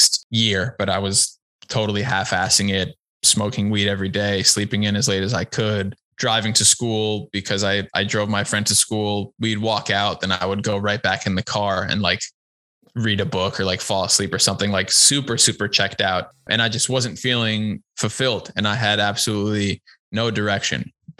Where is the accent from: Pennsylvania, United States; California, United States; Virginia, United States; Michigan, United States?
California, United States; Los Angeles; we grew up in LA. We grew up on Fairfax and Melrose and Santa Monica, Venice, all these types of places.